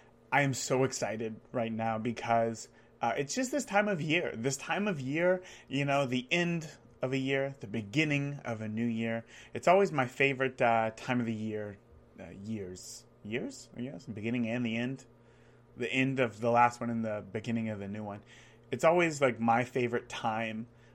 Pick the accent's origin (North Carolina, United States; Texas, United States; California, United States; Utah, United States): California, United States; growing up in California, there really wasn't that much of a change in seasons.